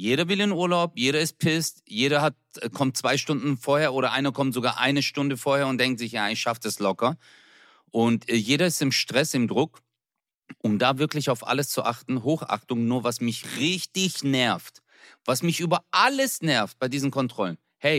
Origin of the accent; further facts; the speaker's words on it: Baden-Württemberg, Germany; und ich bin Schwabe.